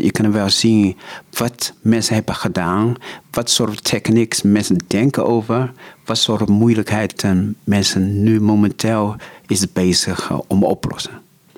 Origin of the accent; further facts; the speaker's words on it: Netherlands; Dutch is a second language; En toen ik zeg, nee, ik kom van Nederland.